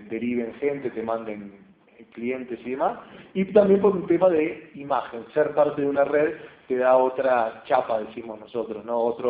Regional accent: Uruguay; soy uruguayo, tengo 38 años

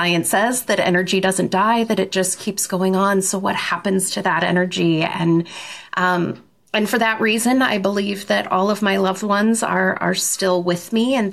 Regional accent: Omaha, Nebraska, United States; also born or lived in St. Louis / Mexico City / Boston / New York City; I've sort of lived all over the country. I grew up in Omaha, Nebraska. Born in St. Louis. I lived in Mexico City for a minute, Boston, New York City, Chicago, New Jersey.

